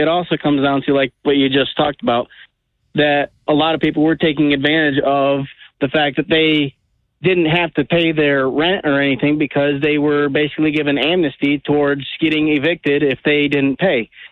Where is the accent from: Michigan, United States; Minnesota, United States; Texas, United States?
Michigan, United States; Bellevue; I'm from a small town in Bellevue, but I currently work in Battle Creek.